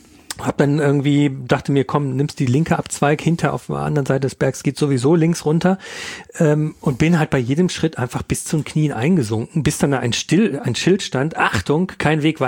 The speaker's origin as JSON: {"language": "German", "region": "North Rhine-Westphalia", "country": "Germany", "said": "ich komme aus dem Ruhrgebiet ursprünglich."}